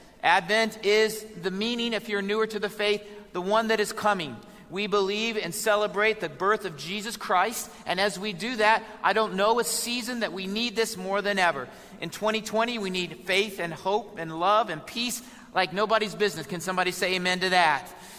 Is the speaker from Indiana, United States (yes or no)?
yes; Indiana, United States; We know there's a movie called Hoosiers that I'm from Indiana